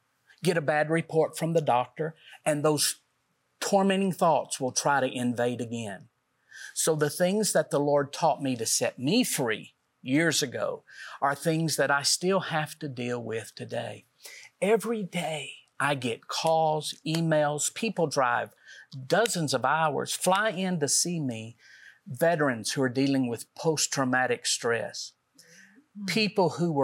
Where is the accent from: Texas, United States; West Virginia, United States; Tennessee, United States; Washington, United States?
Tennessee, United States; we're from Middle Tennessee